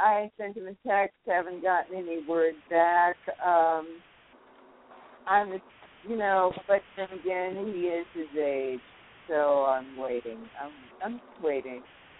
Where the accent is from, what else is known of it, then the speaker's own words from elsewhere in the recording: the South, United States; I do. Yeah. I'm from the South, you know.